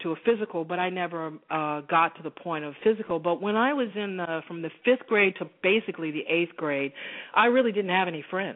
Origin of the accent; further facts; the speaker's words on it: the South, United States; I even though I grew up in the South and, you know, a lot of segregation